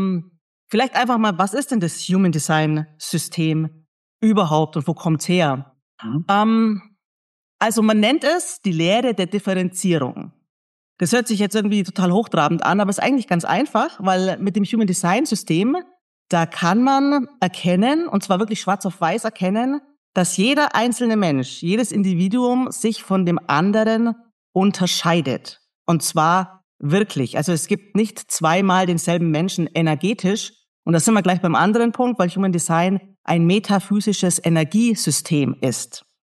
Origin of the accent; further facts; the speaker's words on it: Bavaria, Germany; Ich komme aus der Nähe von Augsburg, da wohne ich.